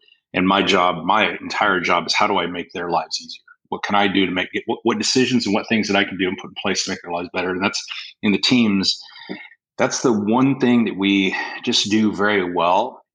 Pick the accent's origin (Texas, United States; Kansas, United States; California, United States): California, United States; also born or lived in Washington / Florida / South Carolina; So I grew up mostly in I was born in Washington, grew up mostly in California, high school in Florida, and then a little bit of college in South Carolina.